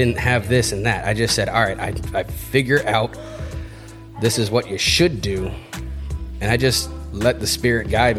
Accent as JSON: {"language": "English", "region": "Virginia", "country": "United States", "said": "You know, I'm from Virginia. That's where Five Guys started, speaking of burgers."}